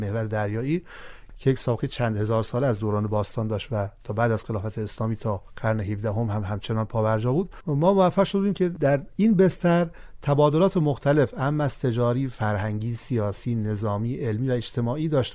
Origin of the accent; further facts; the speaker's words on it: Iran; چون ما ایرانی هستیم داریم میگیم؟